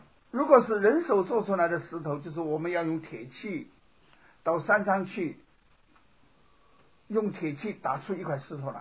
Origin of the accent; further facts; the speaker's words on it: China; 我们从大陆来的人都知道叫做集中和民主